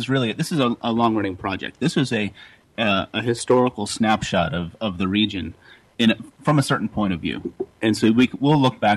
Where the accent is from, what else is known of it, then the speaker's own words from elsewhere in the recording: Florida, United States; Skyway Jack's is I'm from Florida. I've lived here my entire life, and I remember I'm just old enough to remember roadside attractions.